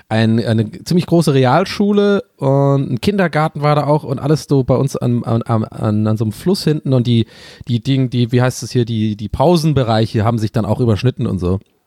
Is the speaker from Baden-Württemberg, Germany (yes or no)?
yes; Tübingen, Baden-Württemberg, Germany; So bei uns in Tübingen war das so.